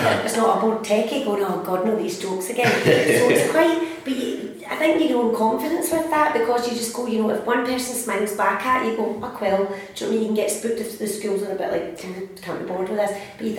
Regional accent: East Kilbride, Scotland, United Kingdom; When we were wee, I grew up in East Kilbride, and we used to go to them

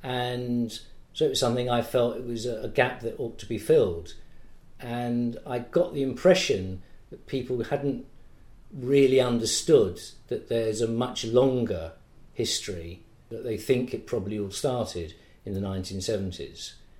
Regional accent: United Kingdom; I mean, it's my culture in the sense that I'm British and it's part of British culture

